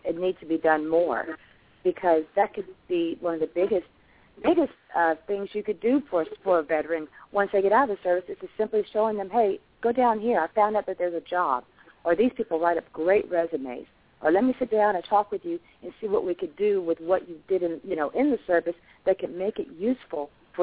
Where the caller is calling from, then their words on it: Nashville, Tennessee, United States; I'm calling from Nashville, Tennessee.